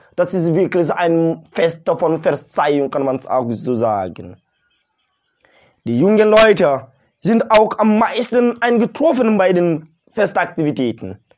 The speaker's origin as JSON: {"language": "German", "country": "Mali", "said": "Bei uns in Mali, ja, es geht besser."}